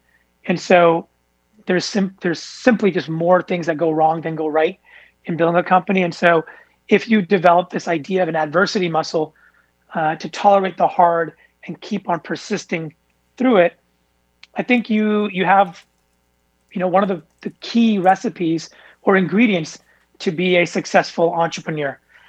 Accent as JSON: {"language": "English", "region": "California", "country": "United States", "tie": "born or raised there", "said": "I'm born and raised in Silicon Valley, as the son of immigrants that came to the US in the 70s."}